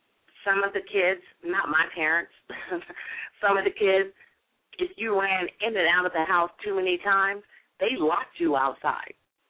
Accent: Texas, United States; because when I grew up, there was a family, and I grew up in Texas

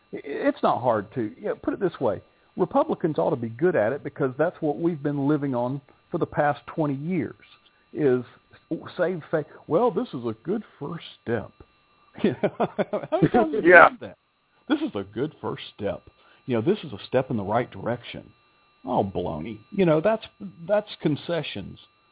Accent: the South, United States; I'm from the South, and actually I grew up with what turned out to be a liberal Democrat congressman.

